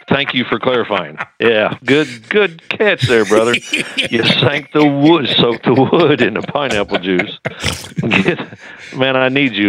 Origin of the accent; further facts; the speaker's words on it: Pittsfield, Illinois, United States; I'm a Texan by choice. I grew up just north of St. Louis. And we were from the pork capital of the world. So we cooked whole hogs.